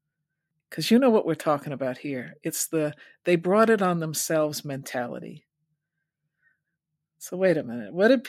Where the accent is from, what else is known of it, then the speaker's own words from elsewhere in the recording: New York, United States; Well, I'm originally from New York, but I wasn't living in New York City at the time.